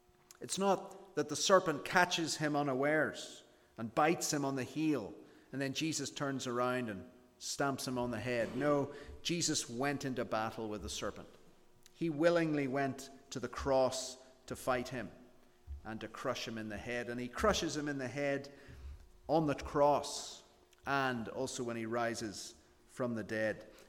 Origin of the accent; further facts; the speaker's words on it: Belfast, Northern Ireland, United Kingdom; I'm from Belfast.